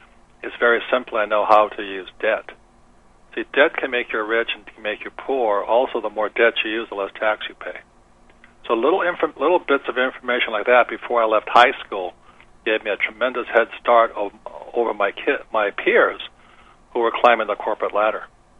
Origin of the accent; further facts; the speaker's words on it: Hilo, Hawaii, United States; I grew up in Hilo, Hawaii, and we would just play Monopoly.